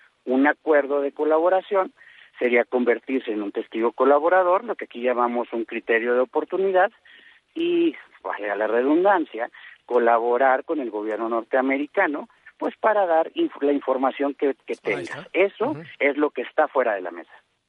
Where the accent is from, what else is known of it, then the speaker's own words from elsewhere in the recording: Mexico; nos debería de preocupar e interesar a todos y cada uno como mexicanos